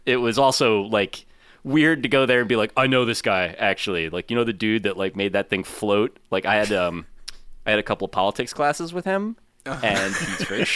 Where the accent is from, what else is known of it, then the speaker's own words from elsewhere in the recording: New Jersey, United States; I remember growing up in New Jersey, seeing signs put up on the side of the highway